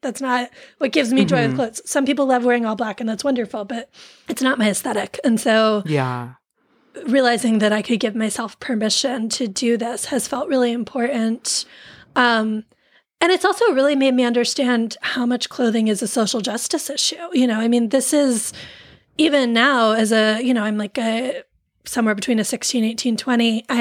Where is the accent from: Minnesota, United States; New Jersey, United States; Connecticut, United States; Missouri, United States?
Connecticut, United States; Like, you know, I'm from Connecticut.